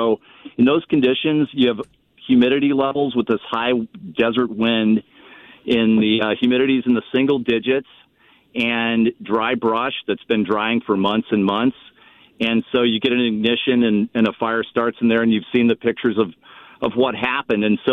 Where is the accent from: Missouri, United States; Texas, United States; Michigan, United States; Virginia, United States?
Missouri, United States; St. Louis; Right. I grew up in St. Louis and then started in wildland forest fire fighting in 1996.